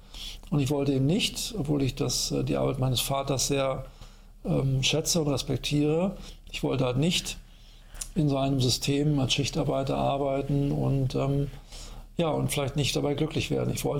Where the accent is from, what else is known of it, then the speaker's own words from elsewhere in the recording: Berlin, Germany; Ich komme aus Berlin, aus West-Berlin, bin da groß geworden in einem sogenannten Arbeiterhaushalt. Mein Vater war Bohrwerksdreher bei Siemens, also ein Arbeiter, Schichtgänger